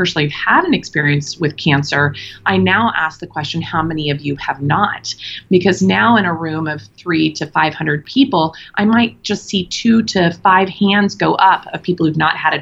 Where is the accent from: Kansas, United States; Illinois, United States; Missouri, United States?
Kansas, United States; I grew up in Kansas, and nobody knew anybody with cancer then.